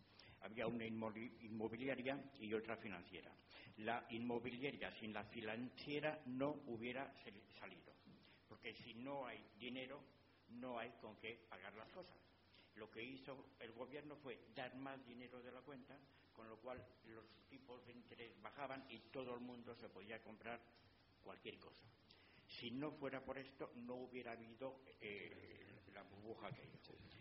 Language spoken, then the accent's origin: Spanish; Spain; pero también como españoles